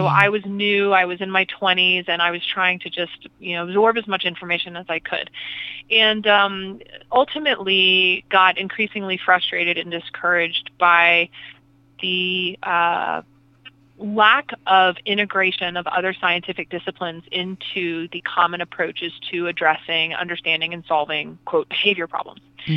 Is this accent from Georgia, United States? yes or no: yes; Atlanta, Georgia, United States; growing up in Atlanta at a time in the 70s and early 80s when dogs were still loose in the city.